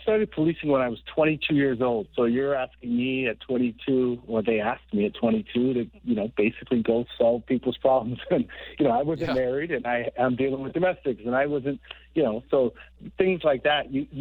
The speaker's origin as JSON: {"language": "English", "town": "Toronto", "region": "Ontario", "country": "Canada", "tie": "born or raised there", "said": "I grew up in Regent Park in downtown Toronto."}